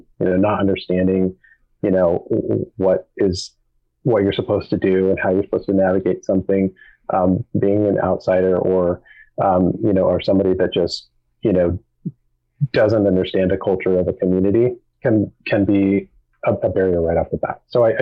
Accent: Canby, Oregon, United States; But yeah, I grew up in Canby. My family moved there when I was 6 years old, and my parents still live there now, and my aunt and some other family members.

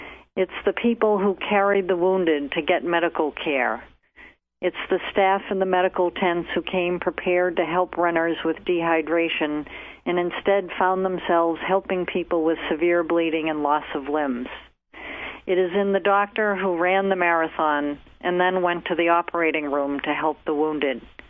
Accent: Boston, Massachusetts, United States; I'm a native Bostonian, born and raised in Boston

